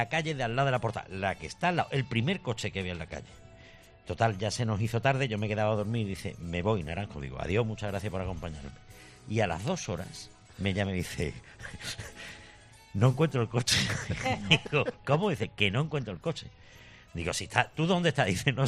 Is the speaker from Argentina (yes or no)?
no; Morón, Andalusia, Spain; otro día me dieron a mí un premio en mi pueblo, Morón, no Nueva York, Morón. Estoy hablando de Morón.